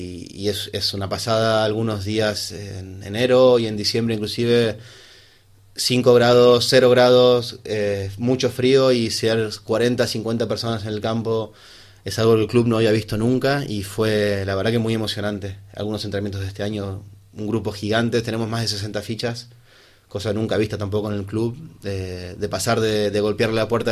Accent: Argentina; cuando me mudo al pueblo donde vivía yo de pequeño en Argentina

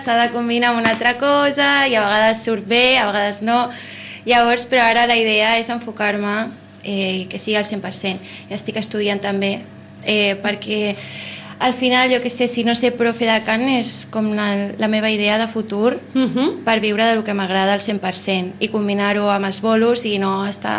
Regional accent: Sitges, Catalonia, Spain; born or raised there; also born or lived in Barcelona

